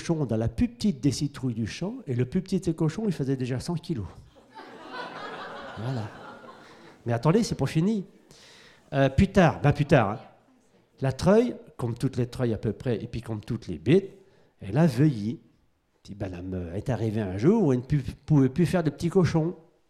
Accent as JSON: {"language": "French", "town": "Saffré", "region": "Pays de la Loire", "country": "France", "tie": "born there", "said": "je suis né à Saffré, bien sûr, enfin presque, à la maternité de Nozailles"}